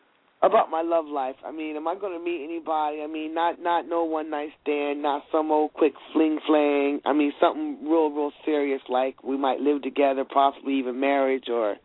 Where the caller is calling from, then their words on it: New Jersey, United States; I'm calling from New Jersey.